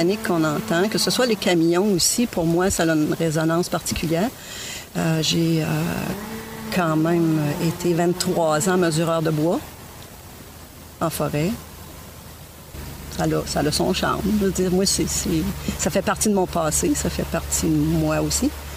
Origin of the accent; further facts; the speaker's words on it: Quebec, Canada; now in Val-d'Or, Canada; Ben, je viens de l'Abitibi. Maintenant, je reste à Val-d'Or, mais je suis née près d'Amos.